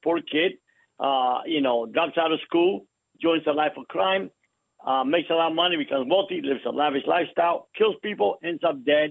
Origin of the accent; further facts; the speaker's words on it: Cuba; now in United States; We came from Cuba, lost it all, and went hungry in America. And we came from a very wealthy family in Cuba.